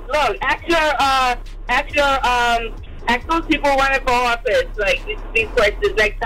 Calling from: Queens, New York, United States; I'm calling from Queens.

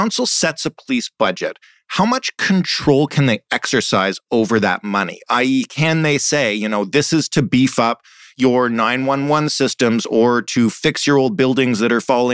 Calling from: Toronto, Ontario, Canada; I'm speaking here from Toronto

